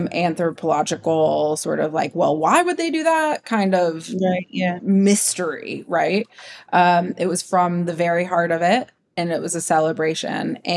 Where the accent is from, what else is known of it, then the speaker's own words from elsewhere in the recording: Ohio, United States; Midwesterners. I'm from Ohio.